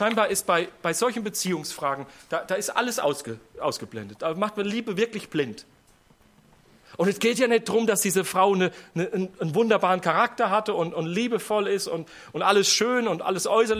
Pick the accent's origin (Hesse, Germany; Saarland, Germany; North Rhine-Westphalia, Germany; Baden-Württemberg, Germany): North Rhine-Westphalia, Germany; Das war im Siegerland, wo ich herkomme, eigentlich das Einzige, was so richtig gut wuchs.